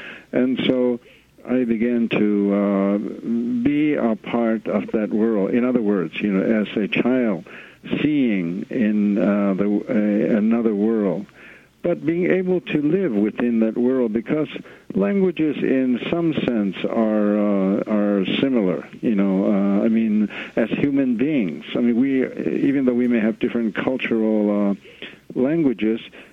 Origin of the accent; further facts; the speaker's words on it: McCarty's, New Mexico, United States; when I was a child, a boy, growing up in the Acoma community of McCarty's, where I was raised in the small village on the reservation, west of Albuquerque, I became aware of my world, that is the cultural world of the Acomejano or Acoma people